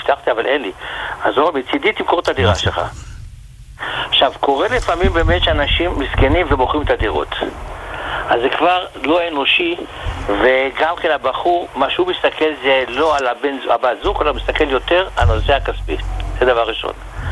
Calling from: Bnei Brak, Tel Aviv District, Israel

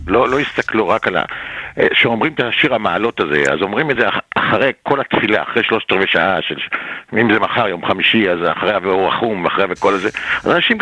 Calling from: Jerusalem, Jerusalem District, Israel; מירושלים.

